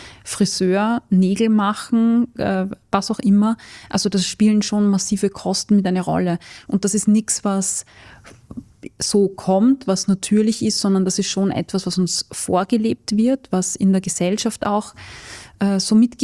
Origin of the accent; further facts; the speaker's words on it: Salzburg, Austria; Ich bin in Salzburg aufgewachsen, da ist immer so eine sehr starke Ballsaison gewesen.